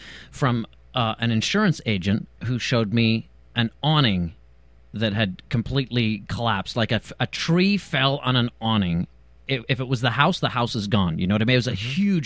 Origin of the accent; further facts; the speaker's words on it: Northern Ireland, United Kingdom; now in United States; I'm from Ireland. I'm from Northern Ireland. If you can't detect an accent, it's because I've been listening to you guys for too long. I've been here for like 10 years.